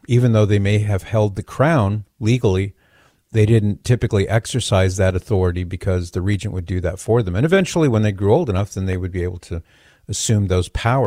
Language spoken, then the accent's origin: English; Mission Viejo, California, United States; I grew up in Mission Viejo in Orange County.